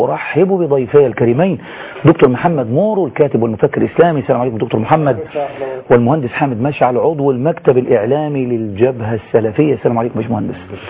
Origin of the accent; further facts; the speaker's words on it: Egypt; احنا كلنا مصريين